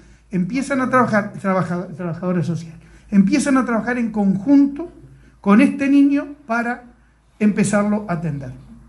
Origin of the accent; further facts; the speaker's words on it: Las Piedras, Canelones, Uruguay; no es porque nosotros somos canarios, somos de Las Piedras